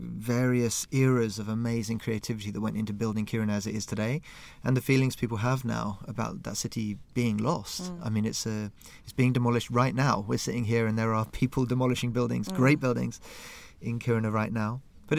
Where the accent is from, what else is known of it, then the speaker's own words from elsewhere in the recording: London, United Kingdom; I love bricks. I'm from London.